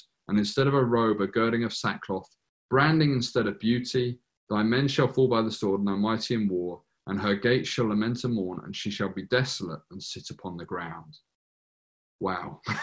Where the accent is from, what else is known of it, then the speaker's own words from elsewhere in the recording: United Kingdom; We complain about the weather. We're British.